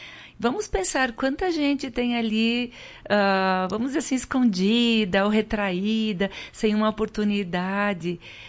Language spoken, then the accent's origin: Portuguese; Marau, Rio Grande do Sul, Brazil; Bem, eu sou natural de Marau e eu tenho assim um orgulho de ser marauense